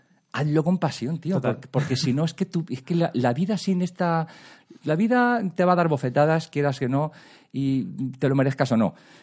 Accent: Madrid, Community of Madrid, Spain; Pues yo, bueno, físicamente yo soy de Usera. Es decir, yo nací en Usera. Luego he dado muchas vueltas por el mundo, pero al final sabéis que vuelves al viejo barrio y que decís, somos gente de barrio.

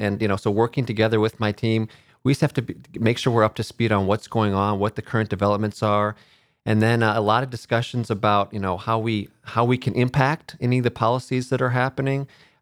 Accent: Ann Arbor, Michigan, United States; Obviously, growing up in Michigan, my father was a small business owner, owned a pharmacy in Ann Arbor, where I grew up.

